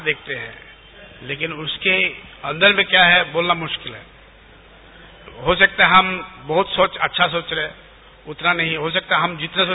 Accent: Bankura, West Bengal, India; हम बांकुड़ा के रहने वाले हैं, वेस्ट बंगाल

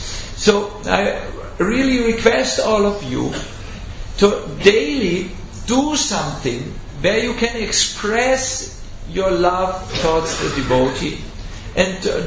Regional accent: North Germany, Germany; English is a second language; I'm from North Germany, almost it's the land of ice and snow

